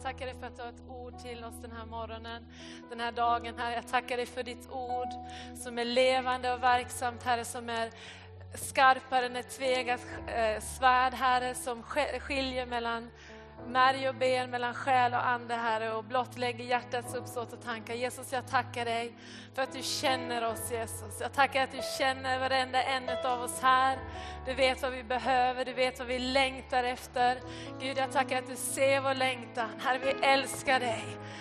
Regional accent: Norrbotten County, Sweden; Jag har blivit frälst genom ett barnarbete i en liten by uppe i Norrbotten. Så jag är också från norra Sverige

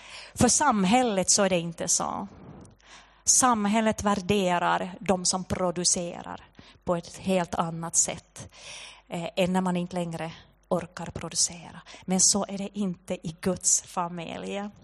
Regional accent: Finland; Och vi är tröga finländare, det här är ju såna vi är.

